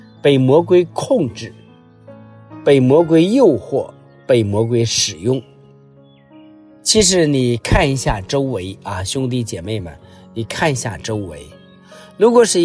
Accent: China; 我们中国人有一个词说叫六神无主

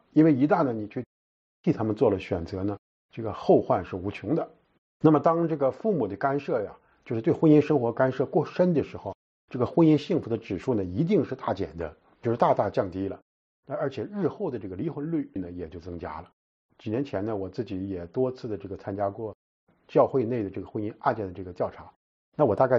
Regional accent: China; 我们中国人呢传统的观点一般都认为这个不结婚呢是没有正事

